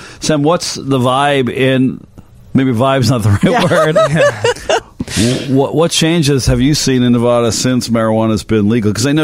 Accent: Canada; There's stores now popping up in every province back in my home country. Most provinces have raised the minimum age to 19 to align with the drinking age. Of course, in Canada, the drinking age is 19.

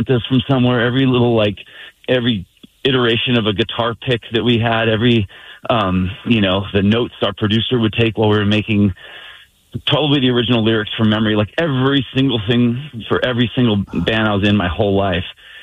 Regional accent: Santa Barbara, California, United States; I can remember exactly where I grew up in Santa Barbara.

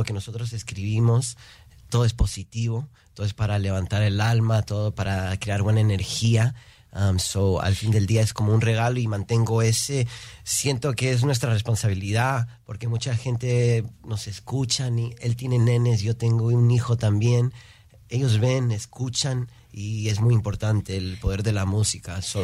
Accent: Houston, Texas, United States; Nací en Houston, Texas. Mis papis son peruanos. Mi mamá es de una provincia, Chiclayo, y mi viejo de Lima. Criado aquí, pero siempre inculcando nuestra cultura, el lenguaje del español

